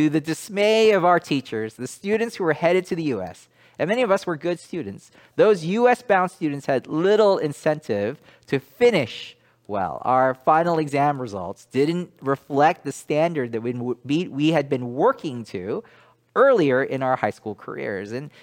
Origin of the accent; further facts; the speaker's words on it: Hong Kong; accent: British; now in United States; So I grew up in Hong Kong when it was still a British colony, and I attended a British secondary school. And yes, actually, before I came to the U.S., I had a British accent.